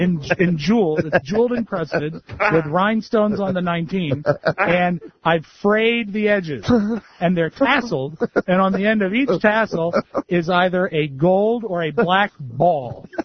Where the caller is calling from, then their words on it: Washington, United States; I am calling from Washington State.